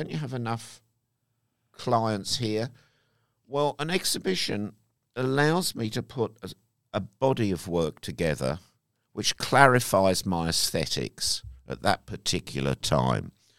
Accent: England, United Kingdom; being an Englishman, I'm probably a frustrated grocer, having a shop like Margaret Thatcher.

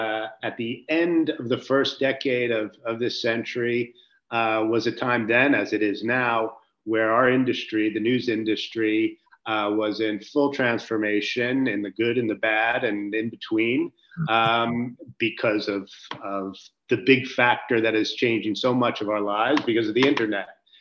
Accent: United States; I'm American born and raised, and have been in the news business my whole career.

